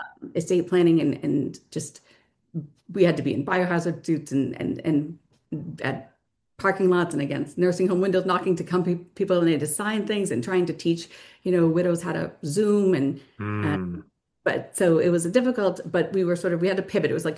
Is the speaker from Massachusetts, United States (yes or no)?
yes; Natick, Massachusetts, United States; also born or lived in New York City; I grew up in Natick, was familiar with Franklin.